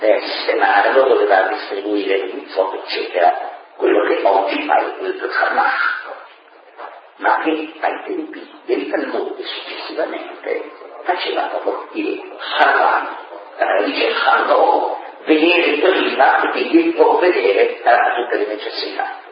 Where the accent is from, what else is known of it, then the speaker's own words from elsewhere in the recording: Milan, Lombardy, Italy; also born or lived in Gorizia; La mia famiglia e i miei genitori sono nati a Gorizia, al comunità di Vito tedesco. E io sono cresciuto a Milano